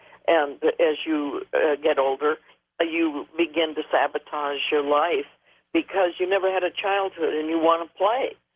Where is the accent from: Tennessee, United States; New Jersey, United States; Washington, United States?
Washington, United States; Seattle; born there; I was born in Seattle, so I know where.